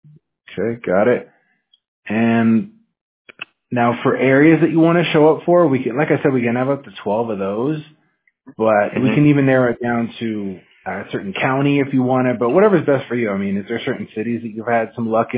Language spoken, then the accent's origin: English; Washington, United States; Yeah, I mean, I'm from Washington State, man. It was so cold. Like, it was just raining, like, 70% of the time.